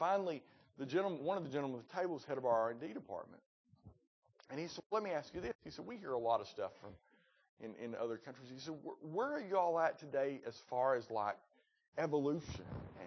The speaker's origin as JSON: {"language": "English", "region": "Georgia", "country": "United States", "said": "I said, \"I'm from Georgia. I'm the only one in the car without an accent.\""}